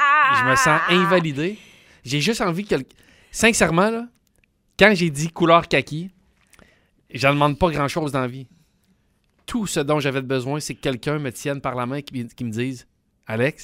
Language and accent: French; Quebec, Canada; born there; moi, je suis né au Québec, puis je pense vivre au Québec jusqu'à la fin de mes jours.